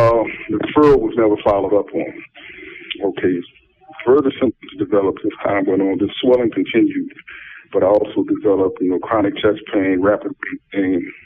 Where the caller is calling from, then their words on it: Virginia, United States; I'm calling from the Virginia prison system, Red Island State Prison.